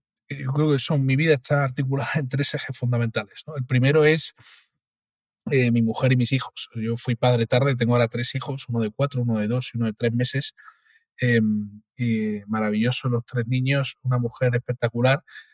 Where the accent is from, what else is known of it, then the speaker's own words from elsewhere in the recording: Cádiz, Andalusia, Spain; soy de Cádiz, ¿no?